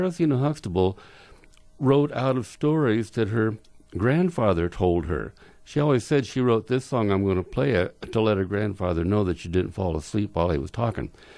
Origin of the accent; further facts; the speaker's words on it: Utah, United States; Now, I was from Utah.